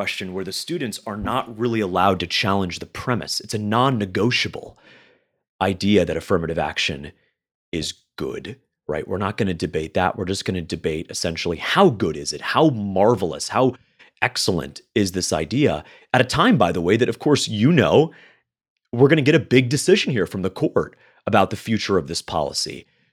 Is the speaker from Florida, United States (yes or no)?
yes; Florida, United States; Well, you know, I grew up in Florida. I live in Florida.